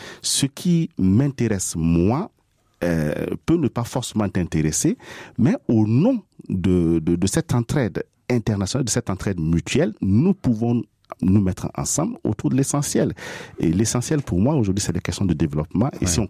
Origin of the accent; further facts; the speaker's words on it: Burkina Faso; Voilà, et en tant que Burkinabé, il faut que j'y aille.